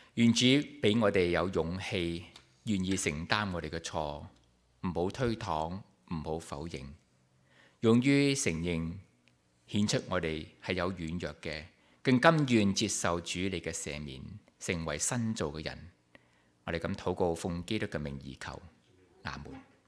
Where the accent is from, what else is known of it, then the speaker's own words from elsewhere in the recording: Taishan, Guangdong, China; also born or lived in Vancouver; now in Mississauga, Canada; 咁因为我哋台山人呢， … 咁就台山人啦。我自己呢就成长喺圣公会嘅家庭，我係第五代嘅圣公会嘅信徒，